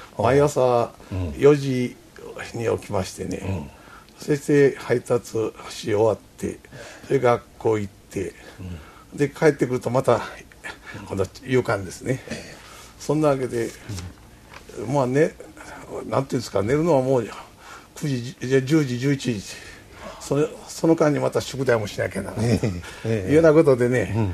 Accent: Kyoto, Japan; まあ、それが京都で生まれたんですな。

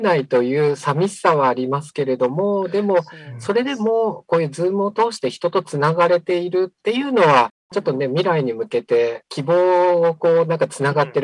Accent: Kyushu, Japan; born there; そうなんです、九州なので。

